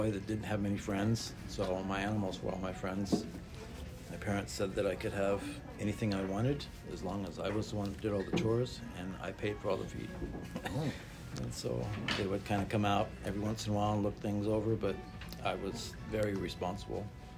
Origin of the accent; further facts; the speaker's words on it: Riverside, California, United States; Yep, I grew up in Riverside. My dad grew oranges and avocados.